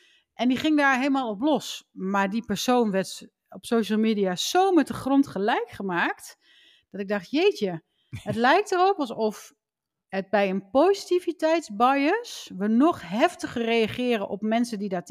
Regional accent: Netherlands; Blijkbaar zijn wij als Nederlanders helemaal op de hand

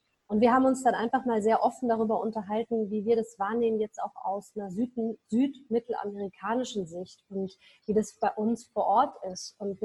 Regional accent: Germany; Also ich bin in Deutschland auch, wir sind beide in Deutschland aufgewachsen.

